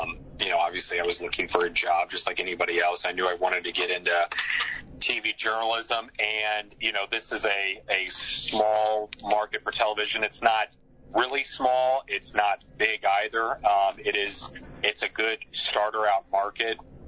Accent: Kansas City, Missouri, United States; I'm from Kansas City, but this was a home away from home because, I would come up here as a kid.

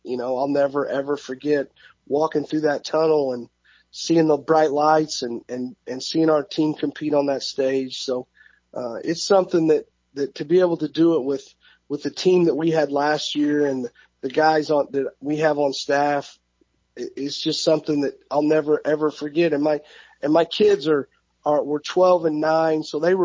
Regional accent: McLeansboro, Illinois, United States; Well, I grew up in McLeansboro.

